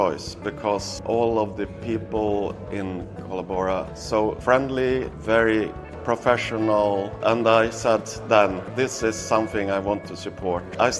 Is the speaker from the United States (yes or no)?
no; Gothenburg, Västra Götaland, Sweden; English is a second language; from Fripremandersyndikatet in Göteborg in Sweden.